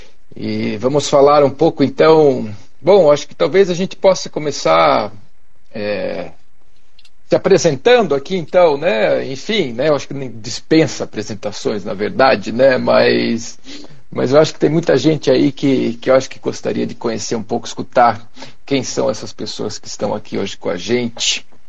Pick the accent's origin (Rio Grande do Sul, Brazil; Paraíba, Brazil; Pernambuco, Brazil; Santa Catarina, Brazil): Santa Catarina, Brazil; now in Curitiba, Brazil; coincide ali com a época que eu saí de Santa Catarina e vim para cá, e aí era tudo novo, né? Eu saí de uma cidade pequena, vim para uma cidade grande, para Curitiba